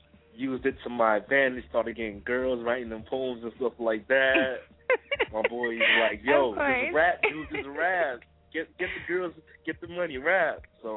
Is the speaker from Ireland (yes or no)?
no; Jamaica; I'm Jamaican.